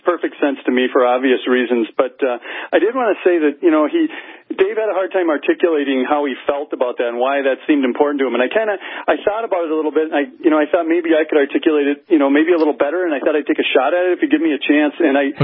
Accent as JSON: {"language": "English", "region": "Minnesota", "country": "United States", "tie": "born or raised there", "said": "I'm 46 years old, grew up in Minnesota, I'm not from the South"}